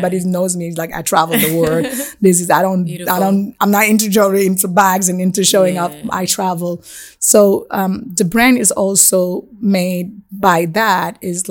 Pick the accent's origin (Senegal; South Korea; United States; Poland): Senegal; also born or lived in Congo; I was not even born in my own country. Mm. I was born in Congo. So I was deeply African before I was Senegalese.